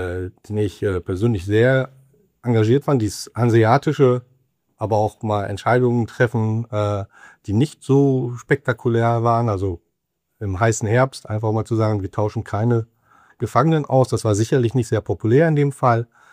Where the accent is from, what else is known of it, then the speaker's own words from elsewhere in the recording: Nordhorn, Lower Saxony, Germany; born there; now in Neuenhaus, Germany; Ich bin 1970 hier in Nordhorn geboren. Wohne seit 1995 in der Stadt Neuenhaus mit meiner Frau zusammen, die gebürtige Neuenhauserin ist.